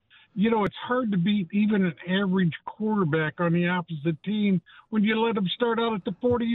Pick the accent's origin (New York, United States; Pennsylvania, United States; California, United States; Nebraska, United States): California, United States; San Diego; now in Tomah, United States; I'm originally from San Diego.